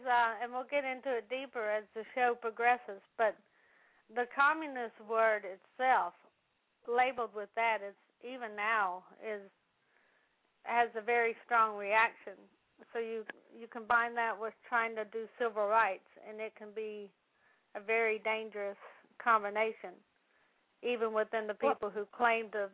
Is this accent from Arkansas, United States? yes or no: no; Alabama, United States; also born or lived in Mississippi; now in Tennessee, United States; I was born in Mississippi, raised in Alabama, and now live in Tennessee.